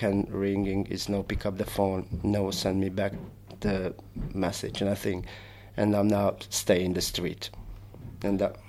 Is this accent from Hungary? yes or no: yes; Hungary; English is a second language; now in United Kingdom; I'm come from Hungary in 2005, and first time coming in England